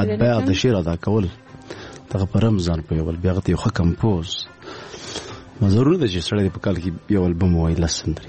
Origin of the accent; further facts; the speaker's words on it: Paktia, Afghanistan; به مونږه معمولا مونږ د پکتیا یو